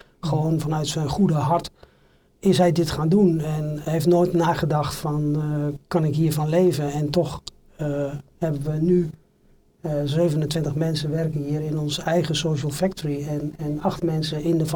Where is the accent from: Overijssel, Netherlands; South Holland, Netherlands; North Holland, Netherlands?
Overijssel, Netherlands; Vriezenveen; born there; Ik ben geboren in Twente, in Frieseveen. In 1968, ben ik 55 jaar.